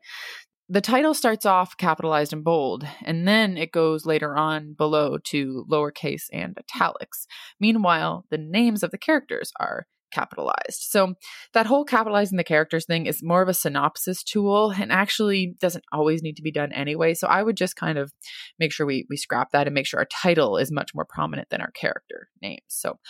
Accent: Germany; also born or lived in United States; I grew up in Germany and the USA, am fully bilingual, but prefer to write in English, the language that I live in most days.

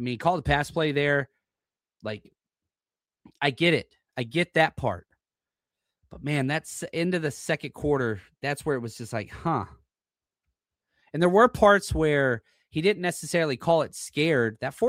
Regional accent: Dallas, Texas, United States; Growing up in Dallas, Texas, in the freaking 2000s, right?

